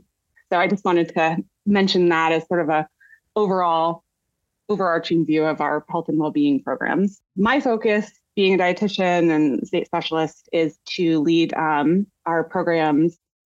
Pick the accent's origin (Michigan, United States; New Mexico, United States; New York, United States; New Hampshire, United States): New Hampshire, United States; I'm from New Hampshire, actually, but worked in the University of Maryland and also Ohio State University in the past.